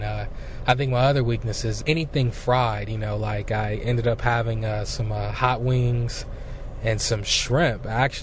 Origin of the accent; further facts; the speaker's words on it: Detroit, Michigan, United States; And I'm from Detroit. I'm a huge Pistons fan. I'm a huge sports fan, period. But absolutely love anything dealing with the state of Michigan